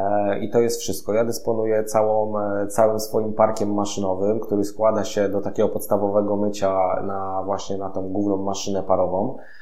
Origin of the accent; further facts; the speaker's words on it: Zduńska Wola, Łódź Voivodeship, Poland; Natomiast sam jestem ze Zduńskiej Woli i tam również mam swoich klientów